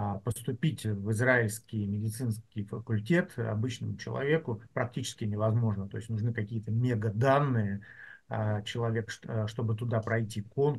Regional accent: Siberia, Russia; потому что я сибиряк, и там такое русское мононаселение

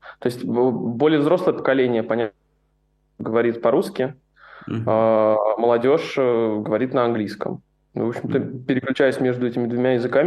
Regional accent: Russia; Это либо обычно тебя спрашивают, откуда ты? Из России.

